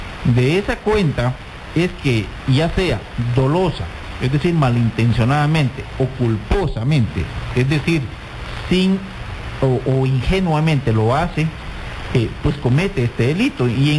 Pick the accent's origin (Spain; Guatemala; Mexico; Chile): Guatemala; Como guatemaltecos tenemos la obligación moral de cuidar nuestro sistema financiero